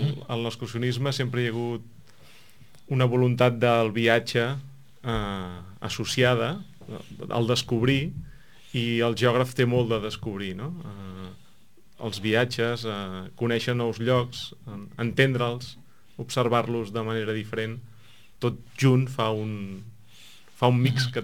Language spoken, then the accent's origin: Catalan; Castellar del Vallès, Catalonia, Spain; Jo soc de Castellà del Vallès, i el que ens quedava més a prop a casa era Sant Llorenç del Munt.